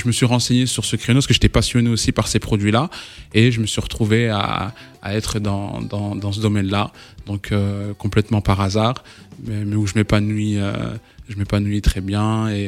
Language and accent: French; France; moved away as an adult; now in Mali; Je suis né en France, grandi en France, j'ai fait mes études en France.